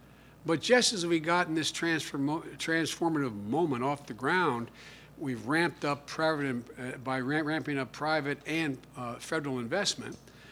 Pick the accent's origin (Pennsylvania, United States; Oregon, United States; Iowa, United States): Pennsylvania, United States; I remember back in 1973, I came from Pennsylvania, and steel and coal were a big deal